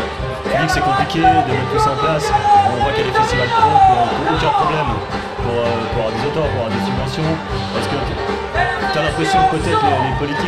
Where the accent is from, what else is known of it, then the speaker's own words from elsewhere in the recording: Châtelaine, Geneva, Switzerland; moi je suis pas du tout de ce côté-là de Genève. Enfin, de ce côté-là, j'ai grandi à Châtelain en gros.